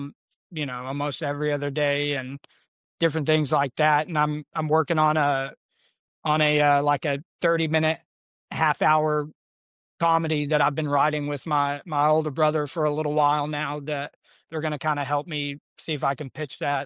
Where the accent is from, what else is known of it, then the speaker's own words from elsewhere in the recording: Texas, United States; Oh, you're good, man. I'm from Texas.